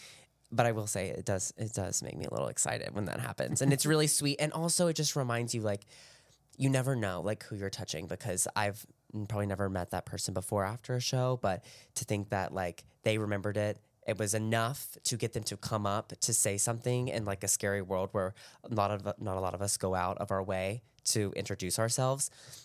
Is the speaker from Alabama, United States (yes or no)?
yes; Alabama, United States; So I'm originally from Alabama, quite a little bit away from Philly.